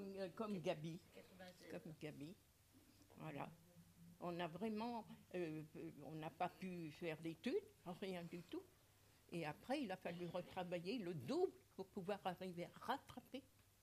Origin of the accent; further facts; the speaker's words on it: Nouvelle-Aquitaine, France; born there; je suis née dans les Charentes